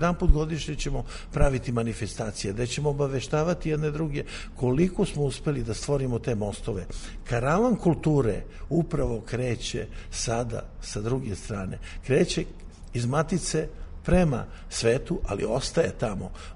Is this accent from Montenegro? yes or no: no; Serbia; now in France